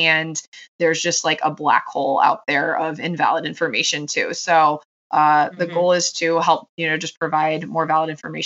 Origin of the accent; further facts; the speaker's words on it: Connecticut, United States; now in Philadelphia, United States; I'm outside of Philadelphia. I grew up in Connecticut.